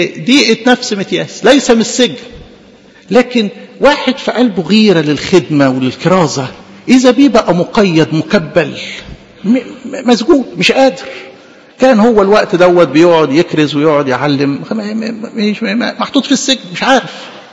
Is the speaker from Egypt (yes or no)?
yes; Mir, Asyut Governorate, Egypt; جدتي اللي أنا جاي من صلبها، إحنا من مير وهي عاشت هناك